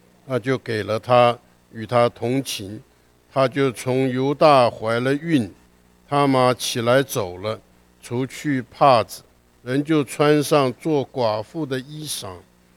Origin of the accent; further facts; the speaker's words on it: China; 我们中国人的一个做法都是报喜不报忧啊，我们都喜欢讲好的啊